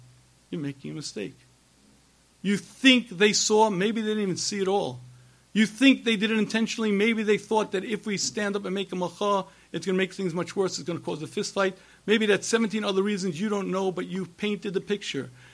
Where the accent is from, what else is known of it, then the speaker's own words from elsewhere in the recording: United States; When I grew up in America, anti-Semitism didn't exist.